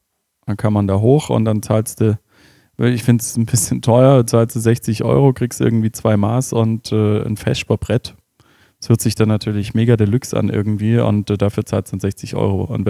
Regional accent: Stuttgart, Baden-Württemberg, Germany; und das finde ich dann halt als Stuttgarter

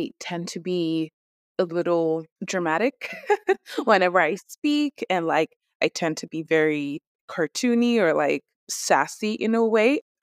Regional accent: Nigeria; accent: Nigerian; if I am like speaking in my Nigerian accent, even when I'm being very articulate with what I'm saying

